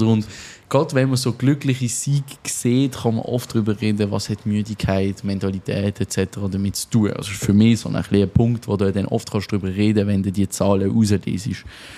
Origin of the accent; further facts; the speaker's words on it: Spain; freue mich, meine auch als Spanier